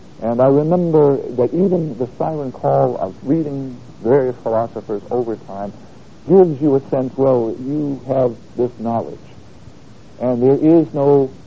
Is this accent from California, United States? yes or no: no; Boston, Massachusetts, United States; I remember growing up in a what I would call the Sons area of the city of Boston, where I grew up, my hometown.